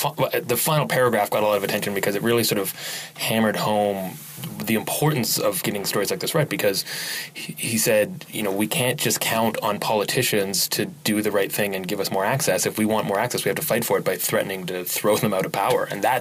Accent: Nova Scotia, Canada; I'm also from Nova Scotia

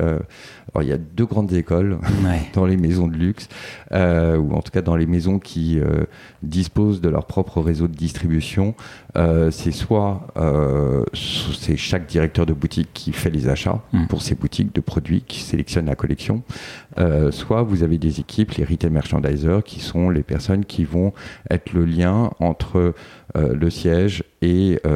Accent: Île-de-France, France; born there; Moi, je suis né en région parisienne.

